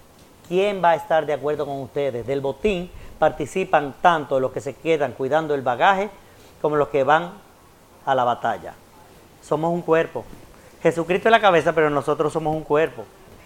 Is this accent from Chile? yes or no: no; Dominican Republic; moved away; Cuando nos fuimos de aquí, de República Dominicana, yo ese día decidí ingresar a mi mamá, que estaba muy enferma.